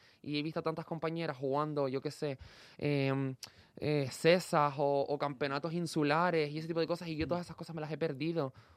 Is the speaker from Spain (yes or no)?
yes; Canary Islands, Spain; vengo de una isla pequeña como Gran Canaria